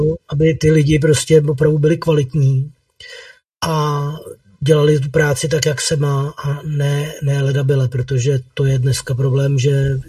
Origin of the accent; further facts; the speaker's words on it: Prague, Czechia; jsem teda z Prahy, na Praze 4 máme jako ambulanci